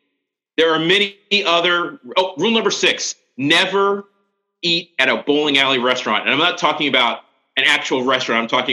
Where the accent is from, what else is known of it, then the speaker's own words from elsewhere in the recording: Baltimore, Maryland, United States; Of course I eat crab cakes. Okay. I'm from Baltimore.